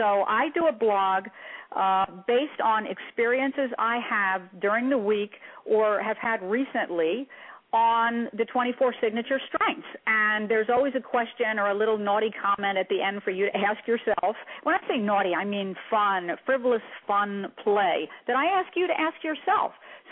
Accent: Delaware, United States; Delaware ornery, mischievous. I'm from Delaware.

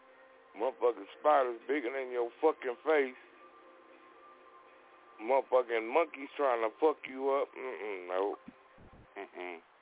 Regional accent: California, United States; I'm like, cuz, I'm from California.

